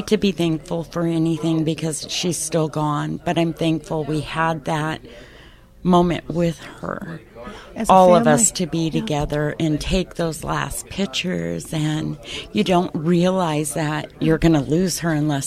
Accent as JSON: {"language": "English", "town": "Council Bluffs", "region": "Iowa", "country": "United States", "lives_now": "Modell, United States", "said": "Yes, I'm from Modell, Iowa, but I moved there after my ex-husband and I divorced originally. From Council Bluffs, where my kids grew up."}